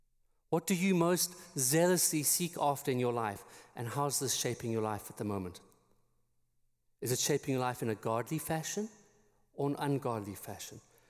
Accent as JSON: {"language": "English", "country": "South Africa", "also_born_or_lived": "England", "said": "I'm originally from South Africa, for those who are visiting, and I spent a little time in England coaching at a school and teaching"}